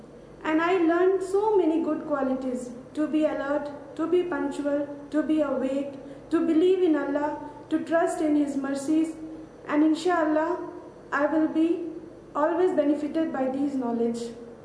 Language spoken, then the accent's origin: English; Bangalore, Karnataka, India; I am from India, Bangalore.